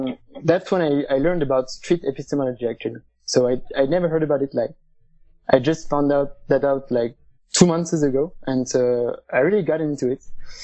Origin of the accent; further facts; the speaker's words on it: Strasbourg, Grand Est, France; English is a second language; So I'm from France. I'm actually from Strasbourg.